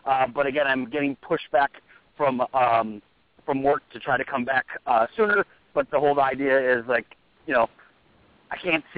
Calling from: Phoenix, Arizona, United States; Good, good. … I'm from Phoenix.

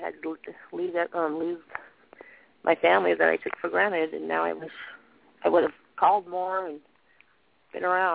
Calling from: San Diego, California, United States; I'm calling from San Diego.

